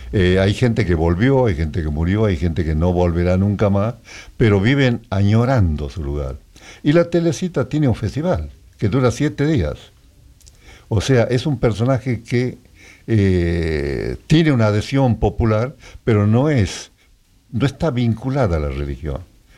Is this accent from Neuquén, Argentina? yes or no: no; Salta, Argentina; also born or lived in Suncho Corral; soy nacido en Suncho Corral, pero no conozco, porque me engendró mi madre, me tuvo, y al día siguiente nos fuimos a Salta porque eran peones golondrinas.